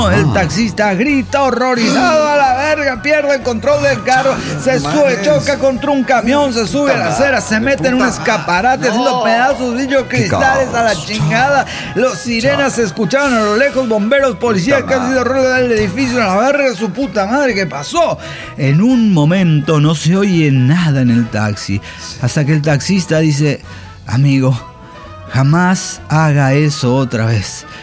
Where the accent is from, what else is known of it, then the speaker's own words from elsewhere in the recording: Aguascalientes, Mexico; de Aguascalientes.